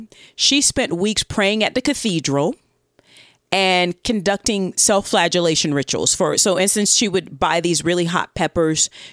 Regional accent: the South, United States; and I'm a Southerner, and soul food from the South is delicious

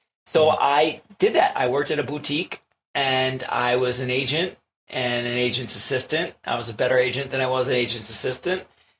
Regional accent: New York, United States; and I was growing up in New York loving the mixtape scene and like making mixtapes and playlists.

